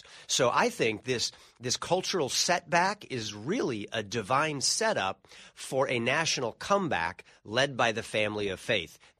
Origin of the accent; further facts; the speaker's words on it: California, United States; And I come from California, the land of loose nuts and bolts.